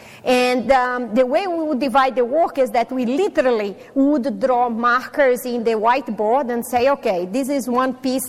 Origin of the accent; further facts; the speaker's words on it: Brazil; first language Portuguese; English is a second language; I am originally from Brazil. My mother tongue is Portuguese.